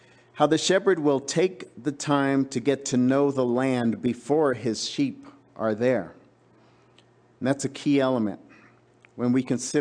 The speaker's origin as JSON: {"language": "English", "town": "New York City", "region": "New York", "country": "United States", "tie": "born or raised there", "said": "Where I grew up in New York City, this would be a little harder to explain."}